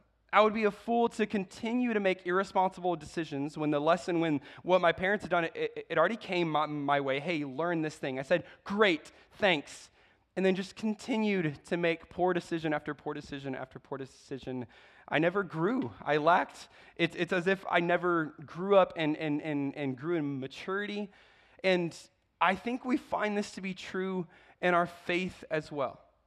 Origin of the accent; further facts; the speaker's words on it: Czechia; moved away as an adult; now in United States; I grew up in the Czech Republic. My parents were IMB missionaries over there. They still are. And when I was 18, I graduated high school, and I moved to the States.